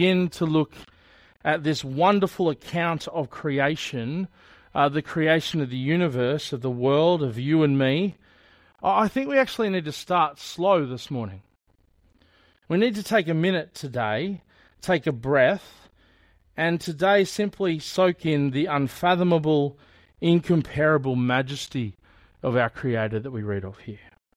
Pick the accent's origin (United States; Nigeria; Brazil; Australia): Australia; New South Wales; Growing up in New South Wales on the south coast, you'd often look out across the ocean and think, how far is it to New Zealand?